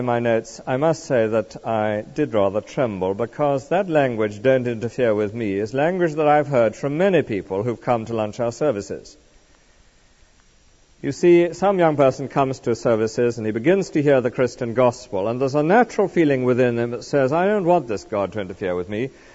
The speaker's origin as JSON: {"language": "English", "country": "United Kingdom", "said": "Of course, we are British people, aren't we"}